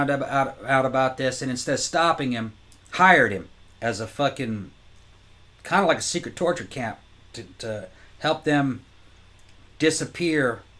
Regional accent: Brazil; Growing up in Brazil, there's a place a lot like this.

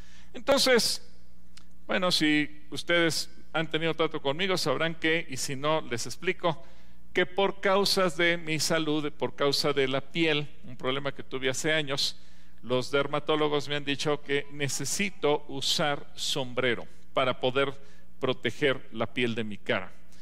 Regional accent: Mexico; hay que presumir que somos mexicanos.

